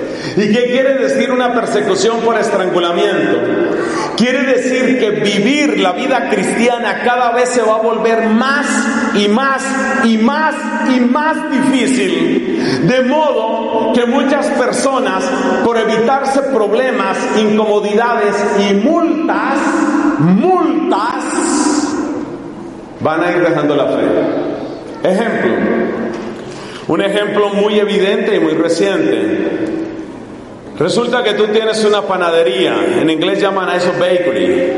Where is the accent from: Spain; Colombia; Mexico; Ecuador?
Colombia; ¿Qué va a pasar, por ejemplo, en mi país, Colombia, cuando ya algunos han sugerido que así como se exige que haya una cuota de mujeres en el gobierno de algunas empresas